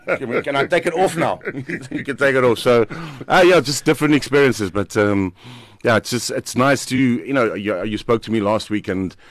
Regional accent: Pretoria, Gauteng, South Africa; now in Durban, South Africa; I have quite good friends that I grew up in Pretoria that's been living here for 27 odd years.

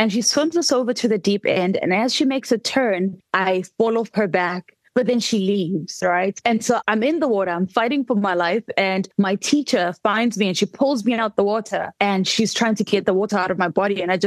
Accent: Soweto, Gauteng, South Africa; I come from Soweto. I would have figured it out. You know, I come from a world of figuring it out.

